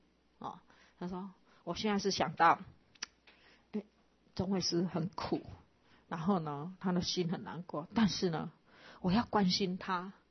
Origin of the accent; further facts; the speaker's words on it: China; 那我们中国人其实是原本的中国人是很保守嘛。